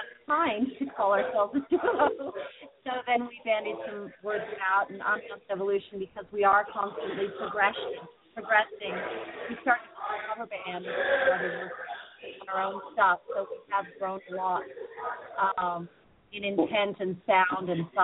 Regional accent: Montreal, Quebec, Canada; And I grew up partially in Montreal.

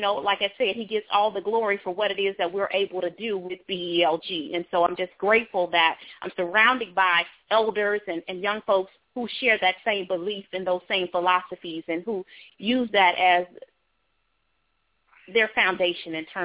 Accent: the South, United States; Like I said, I grew up in the South. My dad was a Baptist minister. So I grew up in the church.

